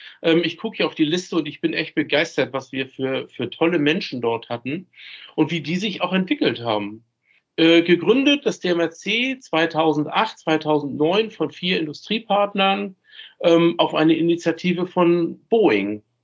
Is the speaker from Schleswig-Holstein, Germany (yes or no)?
yes; Flensburg, Schleswig-Holstein, Germany; born there; ich bin 57 Jahre alt, in Flensburg geboren. Man hört es so ein bisschen auch an der Sprache.